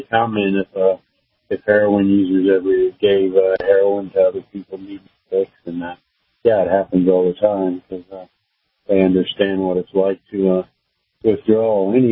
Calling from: Indiana, United States

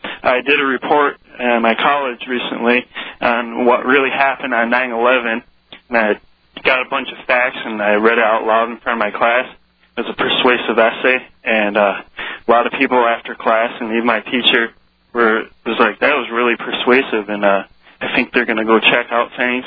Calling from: Saratoga, New York, United States; Saratoga area in upstate New York.

